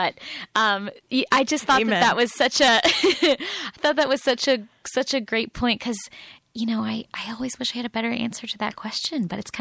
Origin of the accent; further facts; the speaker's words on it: San Francisco, California, United States; I'm from San Francisco, born and raised. My family's still there. And I moved to the Midwest for graduate school for my MFA in fiction. And I just totally fell in love with it. I call myself a born again Midwesterner